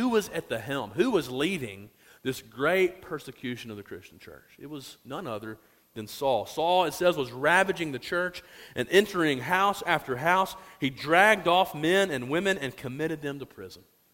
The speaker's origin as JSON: {"language": "English", "region": "Alabama", "country": "United States", "tie": "born or raised there", "said": "I remember growing up in Alabama, and we did not have the lottery at a certain point"}